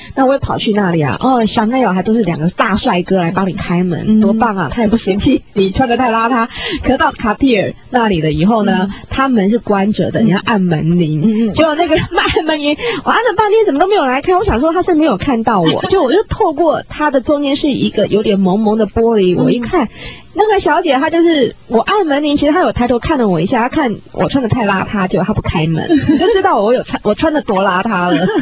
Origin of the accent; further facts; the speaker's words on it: Taiwan; 我刚开始我都会用我们台湾人那种想法